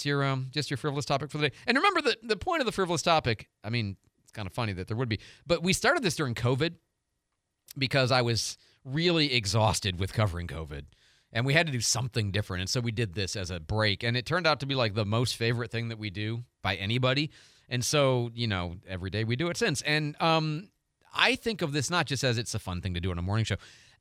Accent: Illinois, United States; now in Florida, United States; And I'm actually a little embarrassed because I'm from Illinois. And, I mean, I've been from a lot of places, but Illinois is still, like, home to me.

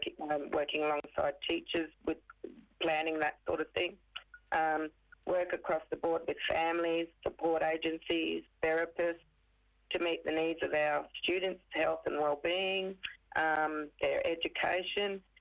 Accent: Alice Springs, Northern Territory, Australia; I'm an Aranda woman, so I'm born and raised in Alice Springs, which is Aranda country.

